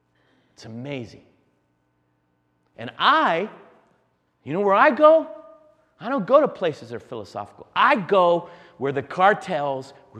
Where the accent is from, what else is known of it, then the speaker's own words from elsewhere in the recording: Washington, District of Columbia, United States; I was raised in Washington, D.C., went to the most exclusive prep school, St. Albans and Gonzaga.